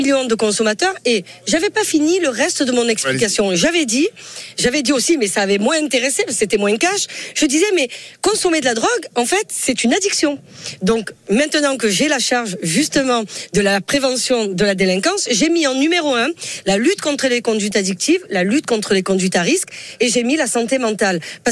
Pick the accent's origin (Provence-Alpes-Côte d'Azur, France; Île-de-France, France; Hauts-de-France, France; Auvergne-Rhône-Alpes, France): Provence-Alpes-Côte d'Azur, France; Marseille; Moi, à titre personnel, en tant que Marseillaise, très fière.